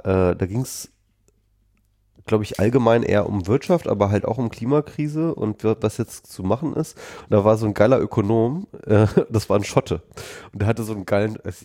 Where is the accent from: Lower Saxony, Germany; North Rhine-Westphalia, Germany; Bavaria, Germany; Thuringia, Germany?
Lower Saxony, Germany; bei uns in Niedersachsen haben wir immer gesagt, der große Krischern